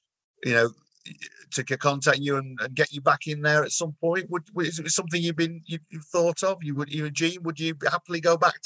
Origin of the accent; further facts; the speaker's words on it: Yorkshire and the Humber, United Kingdom; those of us who are from Yorkshire, I'm from Yorkshire